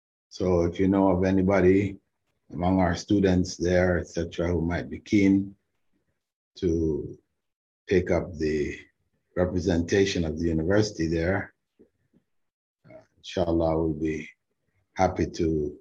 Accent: Jamaica; born there; Not too far from where I was born in Jamaica.

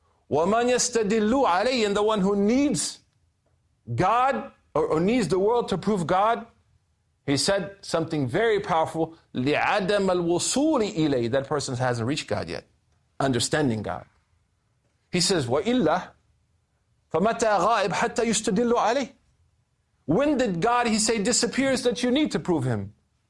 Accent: Oklahoma, United States; I'm from Oklahoma, like, we don't even speak English, like, let alone like memorize this holy book.

